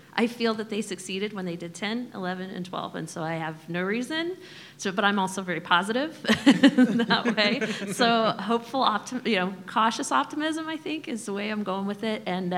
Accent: Kansas City, United States; I grew up in Kansas City area.

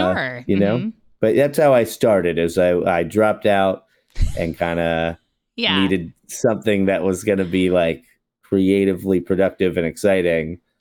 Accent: Massachusetts, United States; moved away as an adult; also born or lived in New York; So I was 18 and I moved in with my dad in New York, and which is like where I was born, but I grew up in Massachusetts.

